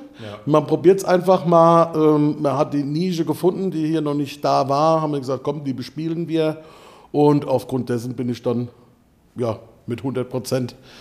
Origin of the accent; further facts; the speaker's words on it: Bingen, Rhineland-Palatinate, Germany; bin 44 Jahre alt, Binger Bub, Binger Kempter Bub von zu Hause.